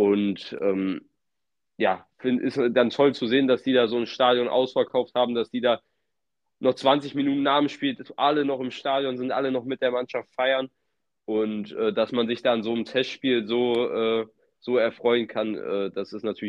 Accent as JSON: {"language": "German", "town": "Cologne", "region": "North Rhine-Westphalia", "country": "Germany", "said": "klar sage ich das jetzt als Kölner"}